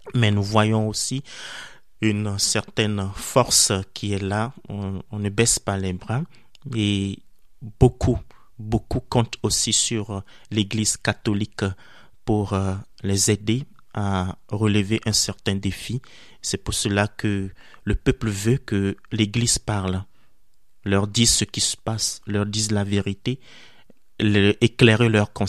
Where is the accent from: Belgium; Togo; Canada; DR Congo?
Togo; Effectivement, je viens du Togo.